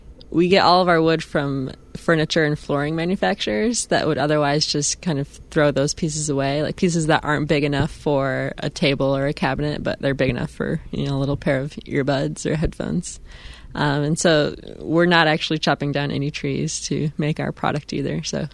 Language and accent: English; Flint, Michigan, United States; moved away as an adult; now in Los Angeles, United States; I am originally from Flint, Michigan. I lived there until I was about 21, and then I moved to L.A., and so that's where I am now.